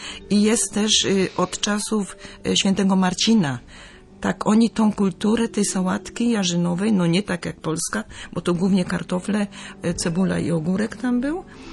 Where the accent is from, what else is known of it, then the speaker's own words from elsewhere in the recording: Hesse, Germany; ja jestem ze środkowej Niemiec, z Hesji